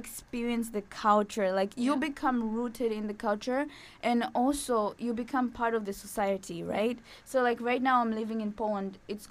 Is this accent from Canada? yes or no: no; Zambia; I'm from Zambia, right? So I always tell people, like, I've lived on like three continents so far. Like, I've lived in Africa, I've lived in Asia, and I've lived in Europe.